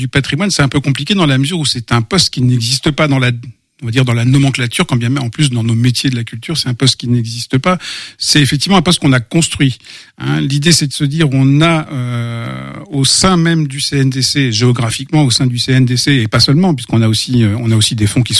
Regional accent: Normandy, France; D'où je viens géographiquement, je suis normand d'origine. Après avoir passé donc quelques années en Normandie à préparer un diplôme qui me destinait à être musicien

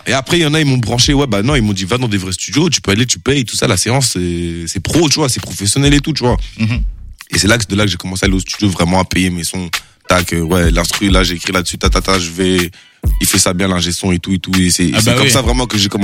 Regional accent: Angers, Pays de la Loire, France; moi, j'ai grandi à Angers. On a tous grandi sur Angers. Moi, mes frères et sœurs

